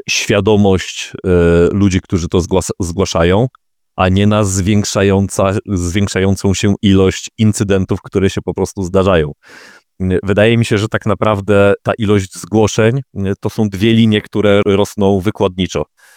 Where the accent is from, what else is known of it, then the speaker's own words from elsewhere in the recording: Warmian-Masurian Voivodeship, Poland; kiedy podczas jednych z wakacji, jestem z Mazur, moją babcię odwiedził pan z apteki